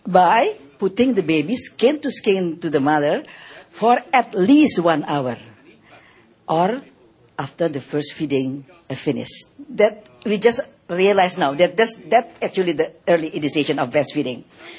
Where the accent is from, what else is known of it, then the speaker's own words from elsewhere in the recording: Indonesia; English is a second language; Because I come from Indonesia. In my country, we just realize now that we are not very optimal early initiation.